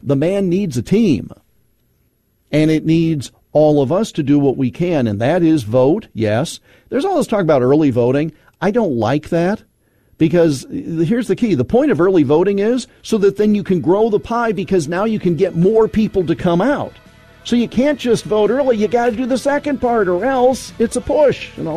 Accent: Iowa, United States; It's happening in my home state of Iowa

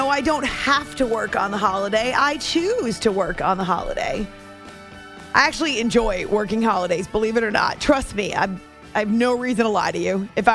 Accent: United States; I share with you, I hope, a pride in our country, warts and all, pride as an American citizen.

